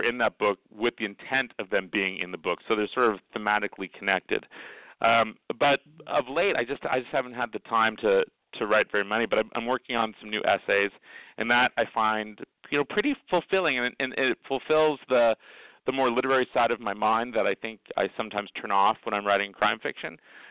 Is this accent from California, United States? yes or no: yes; Palm Springs, California, United States; So I grew up here in Palm Springs